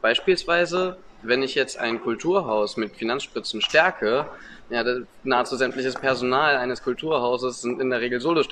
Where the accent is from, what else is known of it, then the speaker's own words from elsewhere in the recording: Potsdam, Brandenburg, Germany; In Potsdam, wo ich herkomme